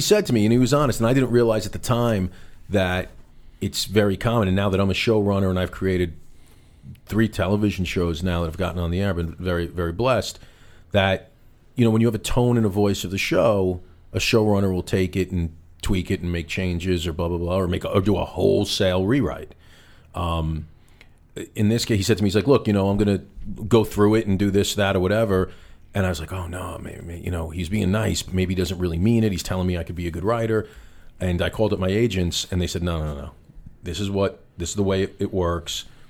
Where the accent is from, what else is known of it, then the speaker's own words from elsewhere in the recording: New York, United States; And where I grew up in New York, you know, everyone talks like that.